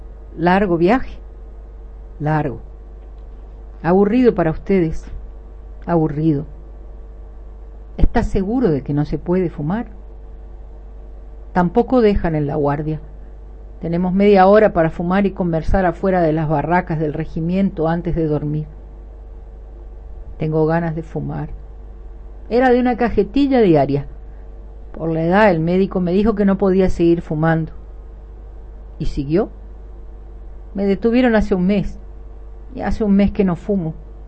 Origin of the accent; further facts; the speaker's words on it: Chile; born there; also born or lived in Peru / Bolivia; Mi familia vivió en todos esos países. Yo nací en Chile.